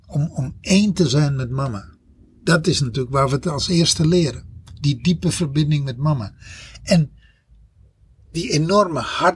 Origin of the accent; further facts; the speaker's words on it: Texel, North Holland, Netherlands; Ik ben opgegroeid op Texel voor een deel van mijn leven. Tot mijn lagere school heb ik op Texel gedaan.